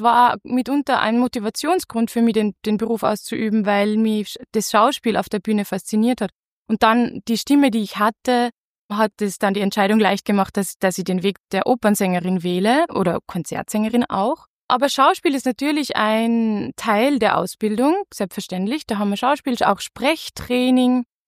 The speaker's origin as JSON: {"language": "German", "town": "Linz", "region": "Upper Austria", "country": "Austria", "tie": "born or raised there", "lives_now": "Vienna, Austria", "said": "ich komme aus Oberösterreich, bin gebürtige Linzerin und lebe jetzt in Wien."}